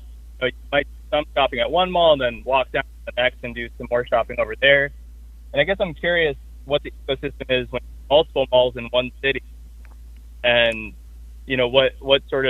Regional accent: White Plains, New York, United States; So I grew up around White Plains. White Plains, they have maybe three separate malls.

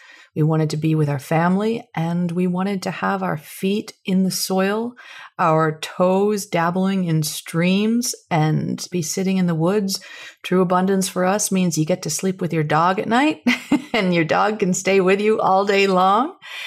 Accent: New York, United States; I should back up and say, you know, I grew up on Sapbush Hollow Farm. So my family has had this land since 1979, and I was trained to go in an entirely different direction.

